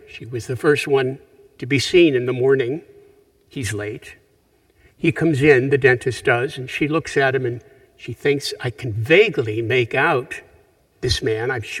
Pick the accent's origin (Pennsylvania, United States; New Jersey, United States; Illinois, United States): Pennsylvania, United States; Punxsutawney; I'm coming fresh from Punxsutawney, Pennsylvania, my hometown.